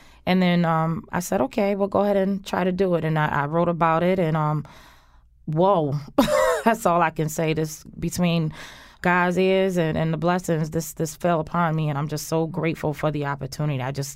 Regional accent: Connecticut, United States; Right. My parents are from Alabama. I have Southern roots. So you'll always hear me say, yes, ma'am, miss, hey, y'all, how y'all doing?

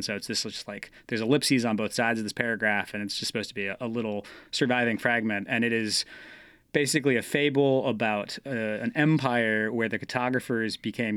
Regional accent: New England, United States; So I've lived in the South for 15 years now, but I grew up in New England and really didn't think about the river that much.

